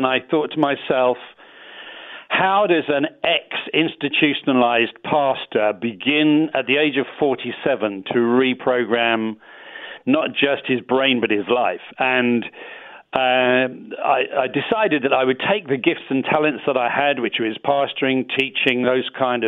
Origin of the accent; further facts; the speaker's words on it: England, United Kingdom; accent: English; I'm very English, so I hope my English accent works really well on your show, Peter.